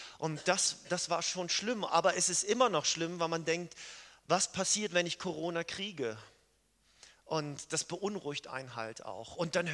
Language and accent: German; Lübeck, Schleswig-Holstein, Germany; ursprünglich komme ich von der Küste, aus Schleswig-Holstein, aus der wohl schönsten Stadt Deutschlands, nämlich Lübeck. Und ich bin mit dem Fahrrad 20 Minuten, war ich direkt am Strand.